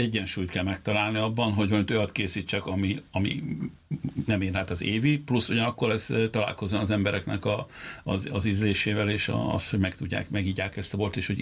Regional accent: Kaposvár, Somogy, Hungary; now in Vecsés, Hungary; de én kaposvári vagyok, tehát vidéki.

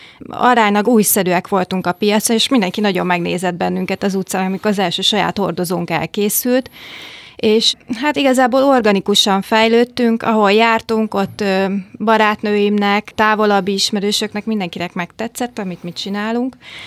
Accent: Pécs, Baranya, Hungary; de hát én pécsi vagyok

